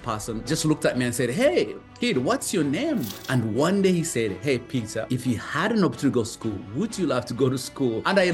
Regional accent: Uganda; moved away; So I'm originally from Uganda. So I grew up poor of the poorest.

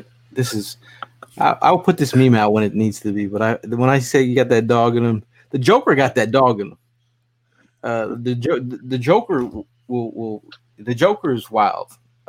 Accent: Toledo, Ohio, United States; I'm from Toledo.

